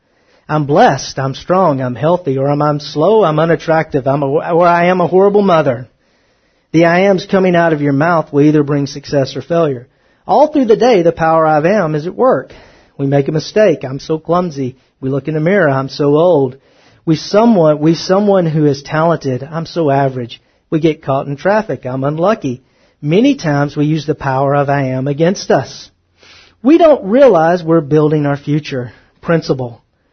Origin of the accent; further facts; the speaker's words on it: Texas, United States; I mean, I'm from the South. I'm from East Texas, okay? I'm not from the West Coast, but I've been out on the West Coast. I'm glad I'm from Texas